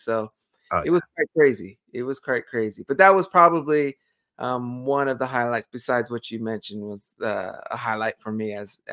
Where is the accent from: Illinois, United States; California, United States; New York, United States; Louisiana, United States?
California, United States; Reminded me of our youth growing up in the San Fernando Valley.